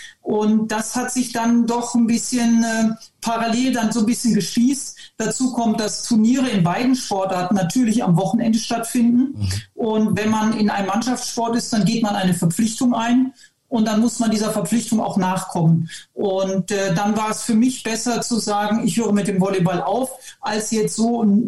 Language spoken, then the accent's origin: German; Detmold, North Rhine-Westphalia, Germany; Ja, genau. Ich bin in Detmold aufgewachsen, ganz richtig.